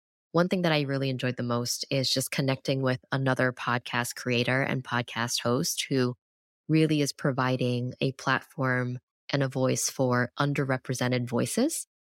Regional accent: New York City, New York, United States; I was born and raised in New York City.

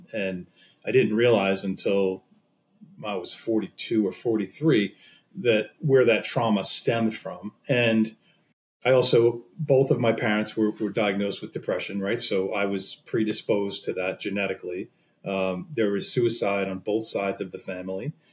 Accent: Long Island, New York, United States; now in Connecticut, United States; I grew up on Long Island in New York, and so just outside of Manhattan. And I live in Connecticut, where I've lived for almost 30 years.

